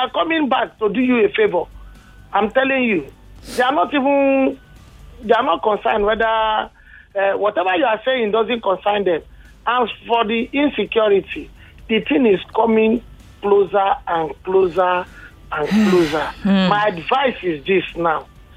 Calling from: Nigeria; I'm calling from Orilegum.

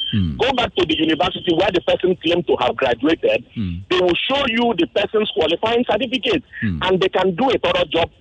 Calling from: Lagos, Nigeria; I'm calling from Lagos.

